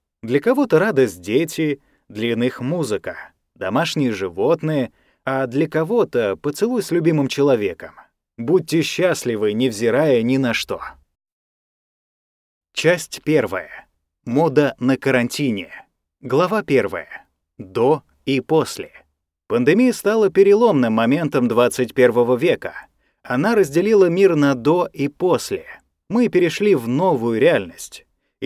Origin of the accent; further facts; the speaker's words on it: Moscow, Russia; Я, как и остальные москвичи, все время проводил дома.